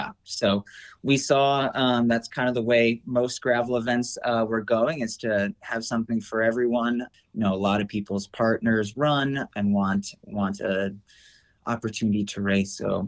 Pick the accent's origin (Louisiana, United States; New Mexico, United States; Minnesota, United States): Minnesota, United States; Winona; I grew up in the Driftless region in Winona